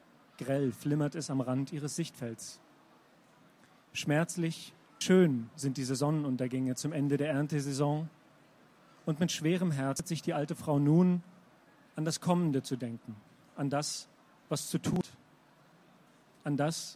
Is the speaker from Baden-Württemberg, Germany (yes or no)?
no; Dresden, Saxony, Germany; ich komme aus Dresden und es war damals noch zu Zeiten des Ostblocks